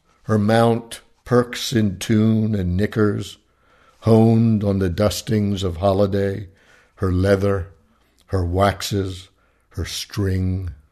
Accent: Pennsylvania, United States; I grew up in the Amish country of Pennsylvania, and boys were not allowed to take typing classes.

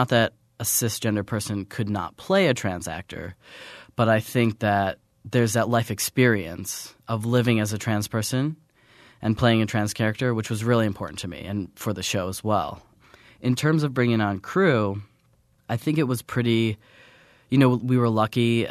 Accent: Menomonee Falls, Wisconsin, United States; Well, yeah, so I'm from Milwaukee. I grew up in Menominee Falls. I went to the Milwaukee High School of the Arts, and I went off to NYU.

